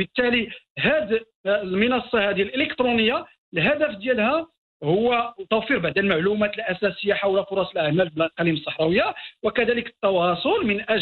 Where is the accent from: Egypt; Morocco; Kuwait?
Morocco; وهذا يعني مؤشر إيجابي بالنسبة لنا كمغاربة